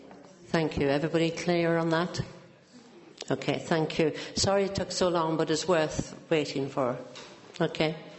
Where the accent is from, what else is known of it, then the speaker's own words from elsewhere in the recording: Ireland; Well, I'm Irish, aren't I?